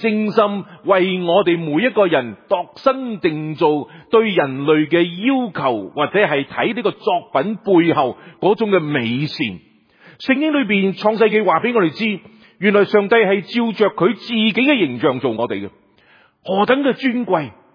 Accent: Guangdong, China; 譬如我们广东人，我们好自豪的，我们就睇轻北方的人

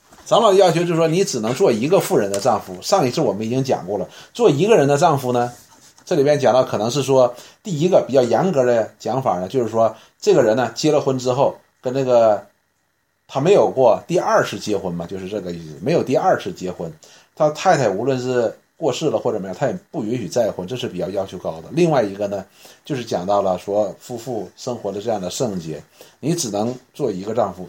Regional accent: China; 我们中国人呢有一句那个俗语啊

